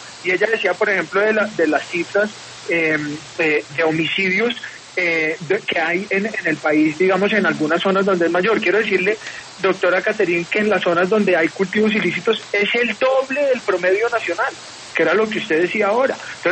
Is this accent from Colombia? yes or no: yes; Colombia; A mí me alegra como colombiano